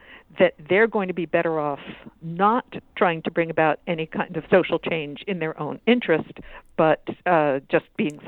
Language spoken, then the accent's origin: English; Boston, Massachusetts, United States; based in here in Boston, my hometown